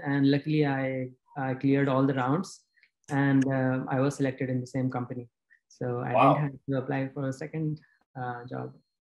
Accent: India; So I am basically from India, and I have 7+ years of experience. And I was working as a QA engineer. And in India, I was working in Bangalore

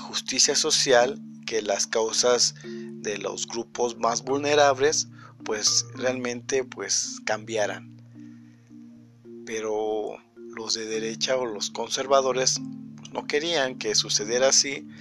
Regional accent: Mexico; el cómo nos vemos como mexicanos

